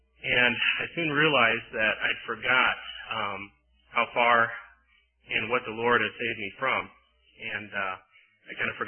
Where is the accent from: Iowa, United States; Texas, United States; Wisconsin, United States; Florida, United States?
Iowa, United States; Eagle Grove; And I grew up in Eagle Grove, and that's north central Iowa. And a lot of people ask, where's that? And it's pretty small.